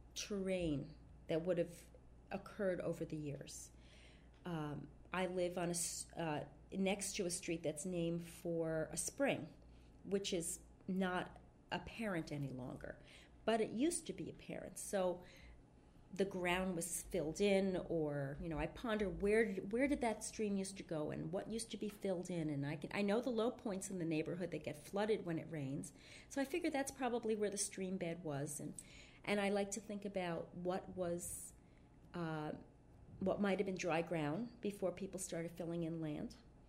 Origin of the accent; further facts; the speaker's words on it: New Jersey, United States; now in Concord, United States; which I never felt growing up in New Jersey, even though I lived in only two cities in New Jersey, or a city and a town.